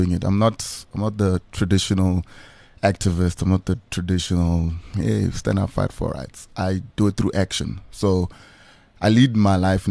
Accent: Limpopo, South Africa; And then brought up in Limpopo.

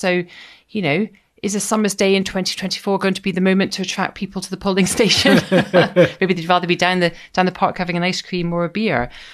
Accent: Scotland, United Kingdom; I would, as a Scot, go back further than

